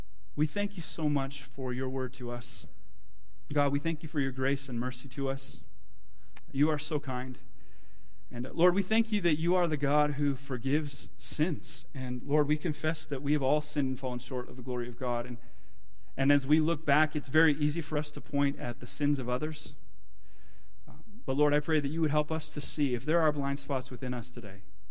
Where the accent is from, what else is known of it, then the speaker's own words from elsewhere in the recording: Canada; I'm still a man. My wife's still a woman. I'm still a Canadian